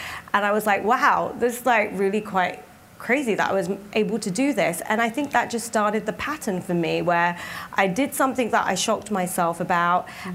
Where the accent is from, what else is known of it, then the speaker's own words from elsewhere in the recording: England, United Kingdom; now in United States; I was this woman from England. I didn't have an Ivy League background. I wasn't, you know, hadn't founded a company before. I moved here. I had this funny accent that half the people didn't understand.